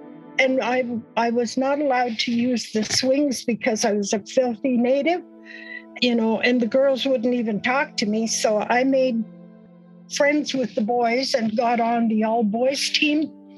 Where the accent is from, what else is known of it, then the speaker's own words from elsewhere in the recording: Saddle Lake, Alberta, Canada; I am from the Cree Nation. I come from Saddle Lake Reservation here in Alberta. So I am Indigenous to Alberta, and we are from the Cree tribes. So I come from the Cree Nation.